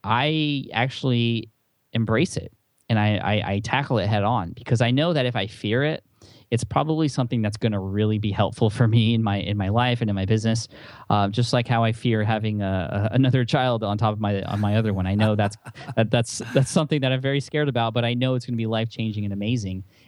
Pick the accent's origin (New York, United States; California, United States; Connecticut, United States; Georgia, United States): California, United States; San Diego; we're from San Diego, so we love the beach and stuff.